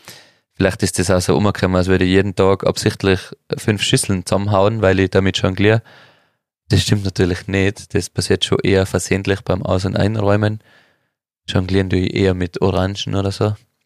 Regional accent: Hopfgarten, Tyrol, Austria; habe ich zweimal in meiner Heimat geschlafen, bei meinen Eltern, Hotel Mama.

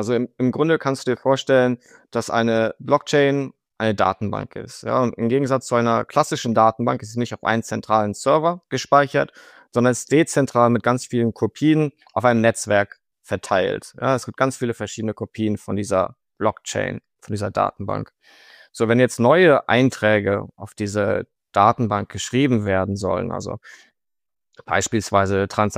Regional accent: Cologne, North Rhine-Westphalia, Germany; now in London, United Kingdom; ursprünglich komme ich aus dem Raum Köln, habe an der Uni Köln studiert. Und aktuell bin ich bei uns an der Zentrale von WisdomTree in London angesiedelt.

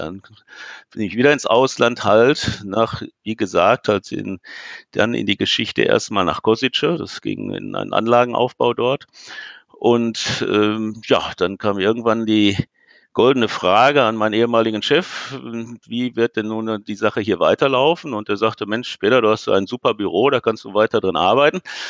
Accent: Hagen, North Rhine-Westphalia, Germany; born there; Grundsätzlich gebürtig komme ich aus Hagen. Mich hat es dann im Laufe der Zeit mal nach Datteln verschlagen, nach Haltern.

